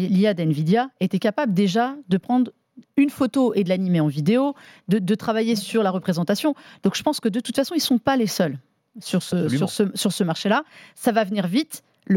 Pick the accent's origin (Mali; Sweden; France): Sweden; Nous aussi, on vient de Suède